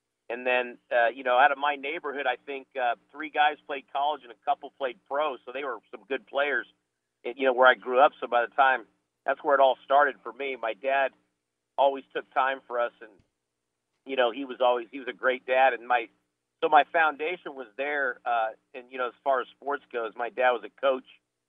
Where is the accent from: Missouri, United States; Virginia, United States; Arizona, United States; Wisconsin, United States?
Arizona, United States; Phoenix; I was born and raised in Phoenix. I'm one of the few natives I was born there